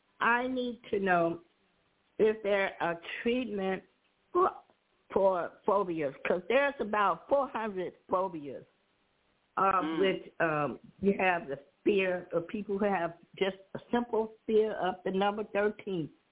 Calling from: Chicago, Illinois, United States; I'm calling from Chicago.

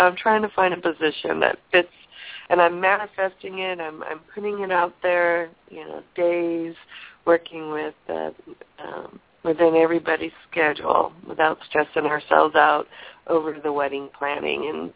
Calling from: California, United States; from California.

